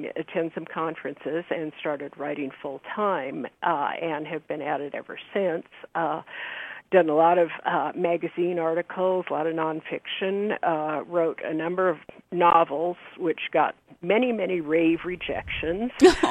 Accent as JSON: {"language": "English", "town": "San Diego", "region": "California", "country": "United States", "tie": "born or raised there", "moved": "yes", "lives_now": "Montana, United States", "said": "Well, I was born in San Diego and lived there until 1988 and moved to Montana."}